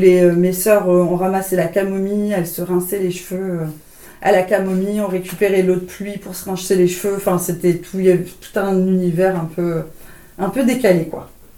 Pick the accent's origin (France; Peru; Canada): France; Lille, Hauts-de-France; Je passais tous mes week-ends chez ma grand-mère quand même, donc à la campagne. Je suis lilloise, hein, donc c'est vraiment une grosse ville.